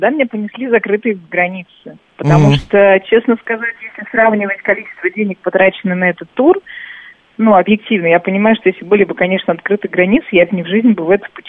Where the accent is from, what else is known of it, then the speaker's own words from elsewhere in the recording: Kamchatka Krai, Russia; я, если ты помнишь, родилась и выросла на Камчатке 25 лет.